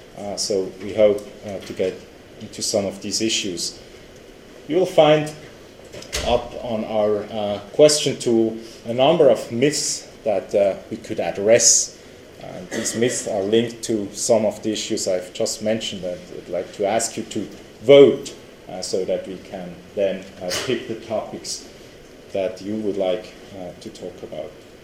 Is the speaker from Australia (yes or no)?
no; Switzerland; Switzerland. And actually, as you can read there, that's where I'm coming from. You can hear that from my accent, but also take it from my haircut, right, that I'm European.